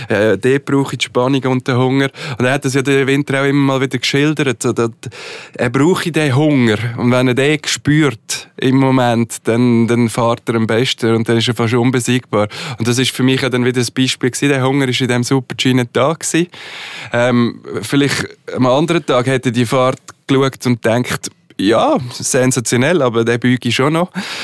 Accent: Switzerland; Die grossen Partys, die finden bei uns daheim in der Schweiz statt

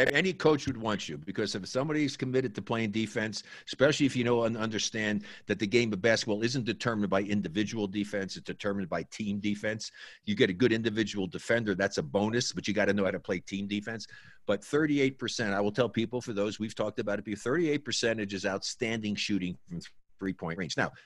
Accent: New Jersey, United States; I know NIAC. I was born and raised in New Jersey.

